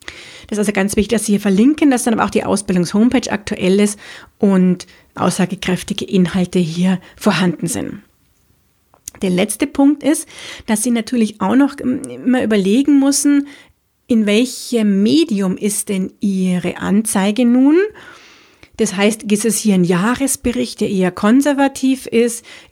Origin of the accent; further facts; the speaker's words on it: Munich, Bavaria, Germany; bin ich eine Münchnerin, das heißt in München geboren und aufgewachsen. Ich liebe auch diese Stadt, mag sie total gern